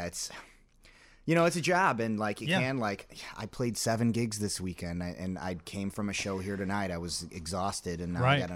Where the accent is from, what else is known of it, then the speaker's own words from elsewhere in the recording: McHenry, Illinois, United States; also born or lived in Chicago; Born in Chicago, raised and currently reside in McHenry.